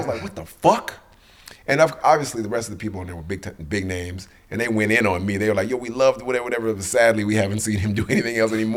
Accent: Jamaica; You know, and then we're Jamaican.

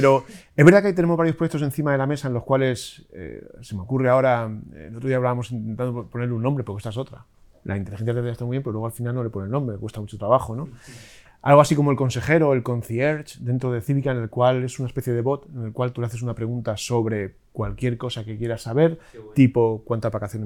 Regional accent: Spain; Somos mediterráneos, somos españoles y el contacto humano, entre otros, nos es muy importante.

